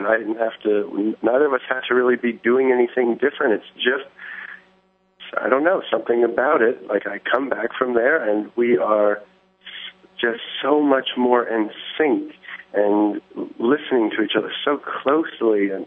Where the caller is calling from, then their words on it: Manhattan, New York, United States; I'm calling from New York, from Manhattan.